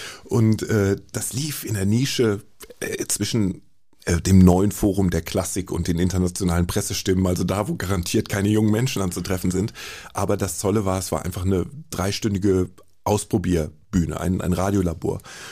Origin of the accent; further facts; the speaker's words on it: Hesse, Germany; ich bin im Sendegebiet des Hessischen Rundfunks groß geworden